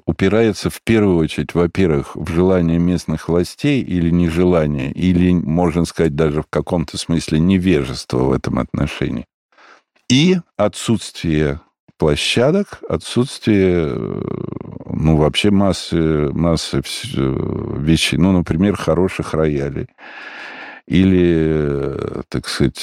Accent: Murom, Vladimir Oblast, Russia; Ну, конечно. Надо у меня мама муромская, я там все детство, можно сказать, проводил.

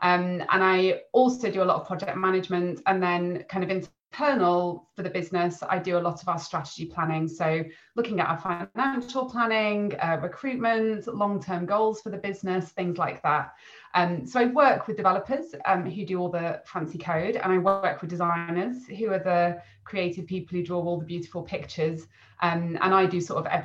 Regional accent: Wales, United Kingdom; I grew up in North Wales, and went to a very small primary school.

